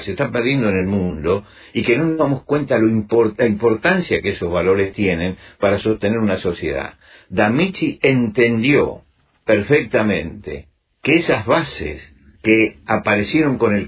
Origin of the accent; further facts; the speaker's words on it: Argentina; Yo soy argentino y soy italiano por adopción.